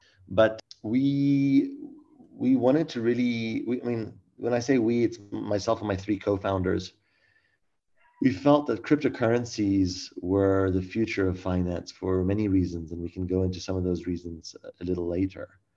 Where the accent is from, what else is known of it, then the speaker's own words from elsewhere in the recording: Kenya; moved away as an adult; also born or lived in California; now in South Africa; I grew up in Kenya, studied economics in California, came to South Africa about 15 years ago.